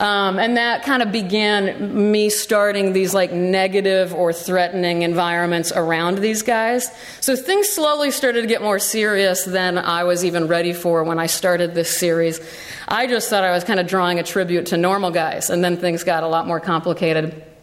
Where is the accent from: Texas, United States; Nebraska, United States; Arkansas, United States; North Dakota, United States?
Nebraska, United States; Omaha; I'm from the Midwest. I grew up in Omaha, Nebraska.